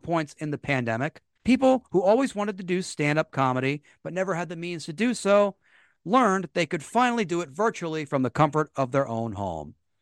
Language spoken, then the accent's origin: English; Maryland, United States; Meanwhile, mask mandates were going into effect in several states, including my home state of Maryland.